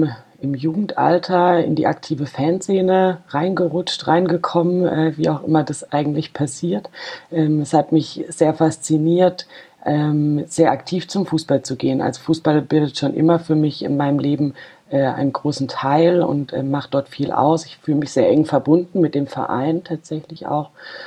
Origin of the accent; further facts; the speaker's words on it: Freiburg, Baden-Württemberg, Germany; ich komme aus Freiburg, bin da auch geboren